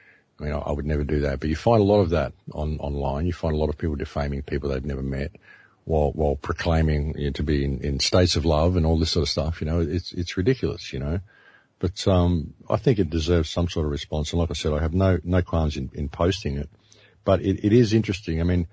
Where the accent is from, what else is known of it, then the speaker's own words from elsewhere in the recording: Australia; You know, I'm an Australian. We swear a lot.